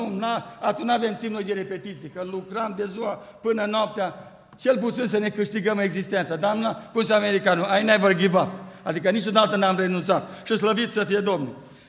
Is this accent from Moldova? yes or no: no; Romania; eu niciodată nu mi-a fost rușine să spun că sunt român, sunt român, mama m-a născut român, vorbesc românește, bine, bineînțeles și engleză, puțin, așa